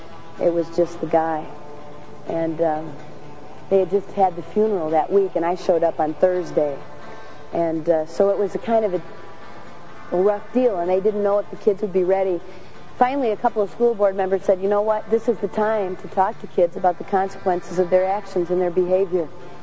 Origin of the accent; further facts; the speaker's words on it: Grand Rapids, Michigan, United States; And of all the girls I grew up with in Grand Rapids, Michigan, there's one girl, one I still talk to today